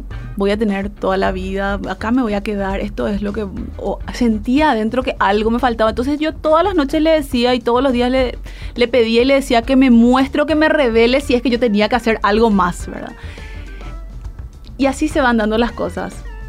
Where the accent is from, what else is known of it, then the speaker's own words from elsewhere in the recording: Villarrica, Guairá, Paraguay; yo soy de Villarrica. Soy del interior del país.